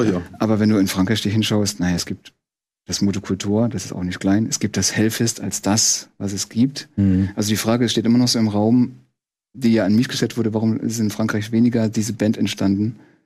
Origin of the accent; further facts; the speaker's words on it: Saarland, Germany; wir kommen ja aus dem Saarland